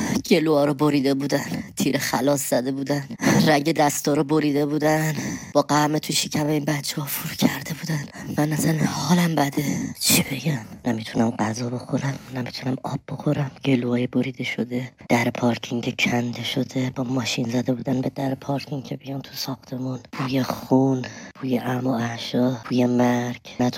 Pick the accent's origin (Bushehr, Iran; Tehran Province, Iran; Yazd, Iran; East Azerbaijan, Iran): Tehran Province, Iran; Tehran; من از تهرانم،